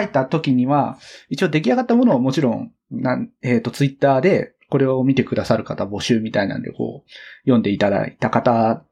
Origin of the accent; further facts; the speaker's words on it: Takarazuka, Hyogo, Japan; 兵庫県の宝塚市ですね。